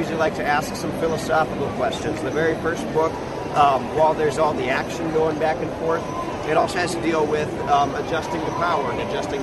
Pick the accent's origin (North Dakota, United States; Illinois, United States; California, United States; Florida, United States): North Dakota, United States; Bismarck; No, I'm from Bismarck, North Dakota.